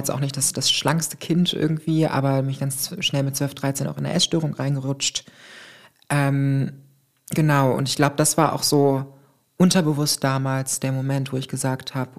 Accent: Salzgitter, Lower Saxony, Germany; ich komme aus der Provinz, ich bin in Salzgitter geboren und aufgewachsen auf dem Dorf.

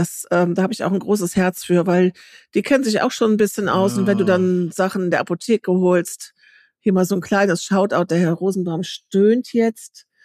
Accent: Rhineland, Germany; ich bin Rheinländerin.

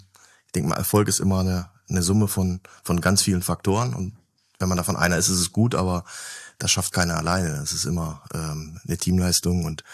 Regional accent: Bonn, North Rhine-Westphalia, Germany; Naja, ich komme ja nur aus Bonn, aus der Region da.

